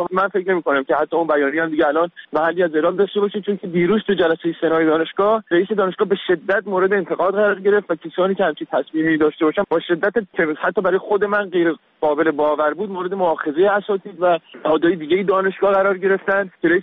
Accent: Iran; به عنوان یک ایرانی با آدم خب فشار زیادی وارد میشه.

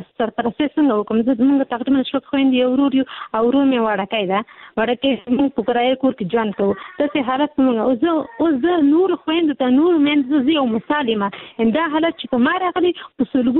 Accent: Peshawar, Khyber Pakhtunkhwa, Pakistan; زما پیدایش په پېښور کې شوې ده، زه په پېښور کې لوی شوې یم،

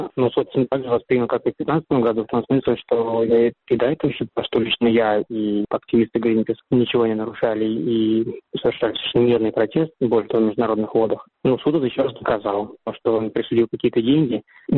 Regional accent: Russia; я россиянин

